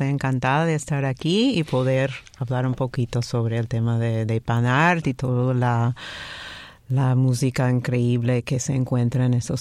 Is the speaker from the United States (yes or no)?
yes; New York, United States; also born or lived in Miami; now in Barcelona, Spain; yo vivía 10 años en Miami. Yo digo, soy de Nueva York, porque verás que no tengo acento español, veo como pero vivo en Barcelona ahora.